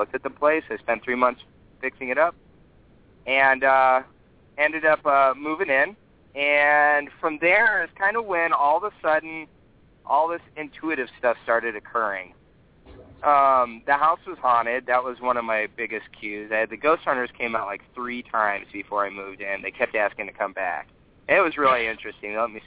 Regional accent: Oakland, California, United States; because I grew up in a very integrated, I grew up around Oakland, so it was a very integrated community.

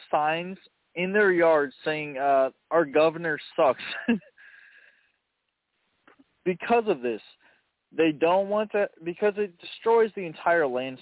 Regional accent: the West, United States; I'm from a little bit out west. I'm from the Middle East, the Middle East of America. No, I'm from the West. We have those wind farms.

